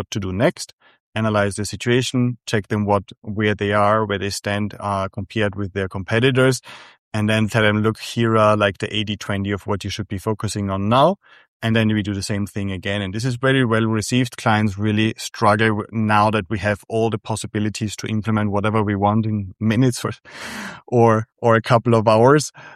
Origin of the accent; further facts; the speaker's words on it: Austria; now in Madrid, Spain; So I'm originally from Austria, based in Spain, in Madrid.